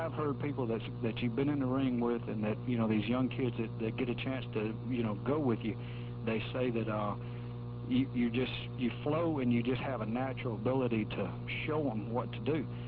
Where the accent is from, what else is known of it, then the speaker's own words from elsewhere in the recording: Greenwood, Mississippi, United States; I grew up in Greenwood, Mississippi.